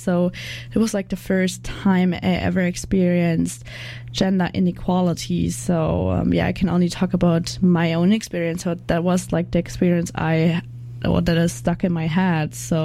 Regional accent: Germany; because I'm from Germany

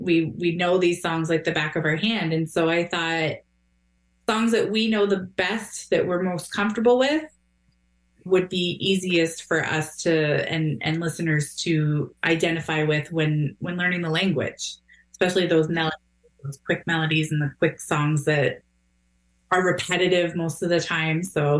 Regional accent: Fort Erie, Ontario, Canada; So I grew up here. I grew up in Fort Erie. I currently live away, but my family's still here, so I'm here often. That means I'm Mohawk. I'm of the Mohawk Nation.

